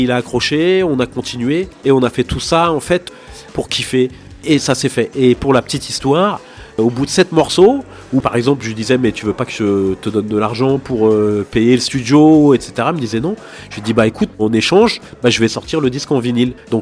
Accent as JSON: {"language": "French", "town": "Gennevilliers", "region": "Île-de-France", "country": "France", "lives_now": "Rennes, France", "said": "47 ans, donc pas de la première génération, mais la deuxième, troisième. J'habite à Rennes, je viens de Gennevilliers"}